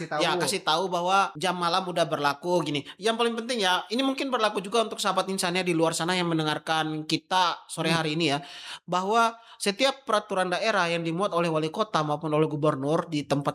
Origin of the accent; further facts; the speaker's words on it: Ternate, North Maluku, Indonesia; Kalau kita orang Ternate ya, orang timur kan jam 9 masih normal lah ya.